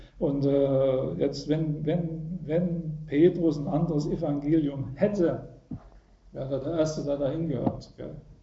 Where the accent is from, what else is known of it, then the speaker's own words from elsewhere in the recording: Saxony, Germany; In meiner Heimat, Erzgebirge, da gibt es eine Burg